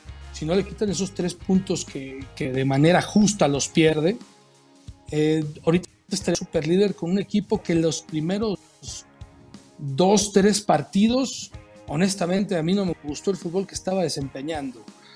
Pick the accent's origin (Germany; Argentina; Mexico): Mexico; Comarca Lagunera; como siempre ha hecho respetar la comarca lagunera, mi tierra querida